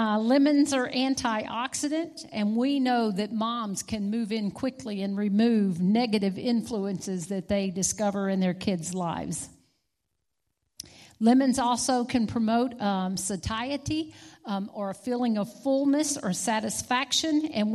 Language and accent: English; Louisiana, United States; I'm from Louisiana. I think I have somebody else around in here from Louisiana, too.